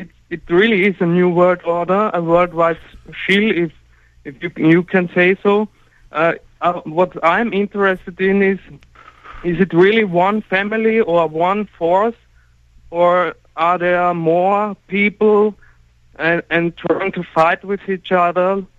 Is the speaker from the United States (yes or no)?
no; Austria; No, I'm not from Australia. I'm from Austria.